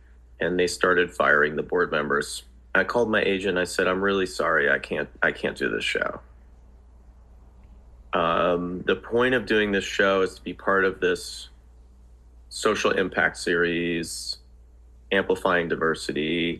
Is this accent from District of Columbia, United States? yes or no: no; New Jersey, United States; I grew up in New Jersey in the 80s.